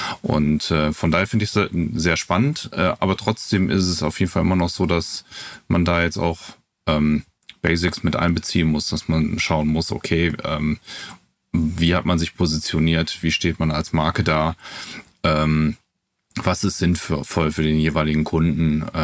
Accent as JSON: {"language": "German", "town": "Dortmund", "region": "North Rhine-Westphalia", "country": "Germany", "said": "ich bin aus Dortmund"}